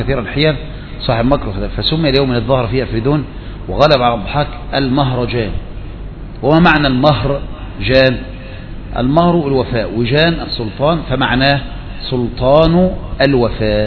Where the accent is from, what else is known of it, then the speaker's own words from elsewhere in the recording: Egypt; احنا عندنا في مصر